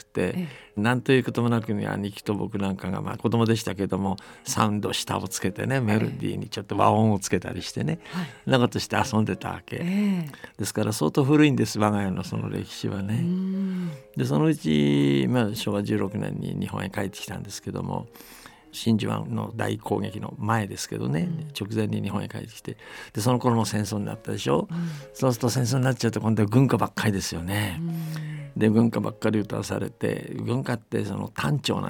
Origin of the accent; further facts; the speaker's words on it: Beijing, China; 僕たち子供時代北京で過ごしたんですが、北京の教会、日本人の教会の日曜学校へ連れて行かれて